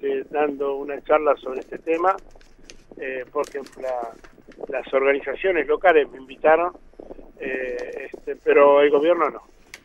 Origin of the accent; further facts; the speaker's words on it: Argentina; no somos los argentinos los que tomamos la decisión respecto de qué hacer y cómo hacerlo.